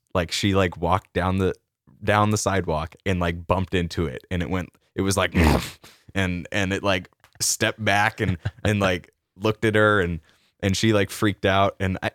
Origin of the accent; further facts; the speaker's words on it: Anchorage, Alaska, United States; Anchorage. So Anchorage is the south central city, if you can even call it a city in Alaska.